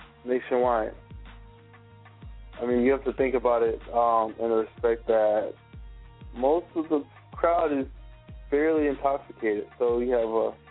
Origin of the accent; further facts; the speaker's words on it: Florida, United States; I was raised in Florida, so I'm always leery about water.